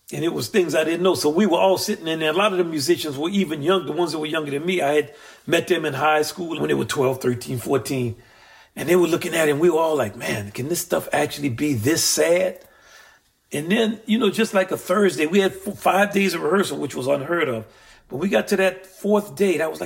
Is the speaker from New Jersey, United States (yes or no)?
no; New Orleans, Louisiana, United States; I'm from New Orleans, which was a big place for trading slaves.